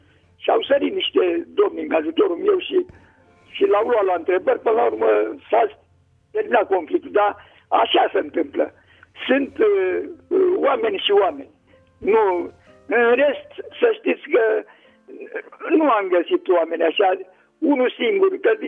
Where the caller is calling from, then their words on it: Slatina, Olt County, Romania; din Slatina.